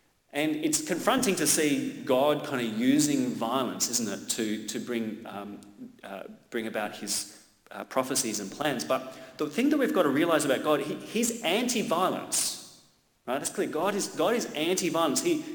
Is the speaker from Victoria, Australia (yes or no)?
yes; Melbourne, Victoria, Australia; I'm from Melbourne, I live in Melbourne